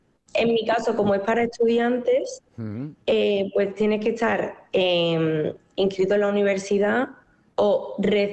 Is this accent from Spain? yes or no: yes; Seville, Andalusia, Spain; now in Madrid, Spain; soy de Sevilla, pero estoy estudiando en Madrid, en la Rey Juan Carlos